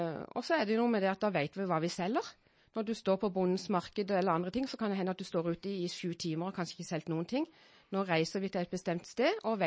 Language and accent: Norwegian; Søgne, Agder, Norway; now in Beitostølen, Norway; jeg kommer fra Søgne, fra Vest-Agder, og flyttet til Beitostølen sommeren 80 for å da utdanne meg som kokk. Og siden har jeg vært her.